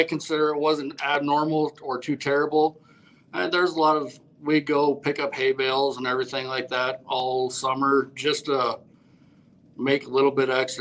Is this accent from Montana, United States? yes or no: yes; Melstone, Montana, United States; I grew up in real rural Montana. Real small town, Melstone, Montana, there.